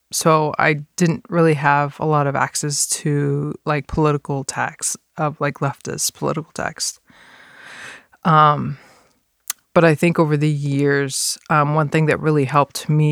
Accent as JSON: {"language": "English", "region": "Texas", "country": "United States", "tie": "born or raised there", "said": "You know, so where I grew up in the Panhandle, it's very rural. It's very isolated in a lot of ways to the outside."}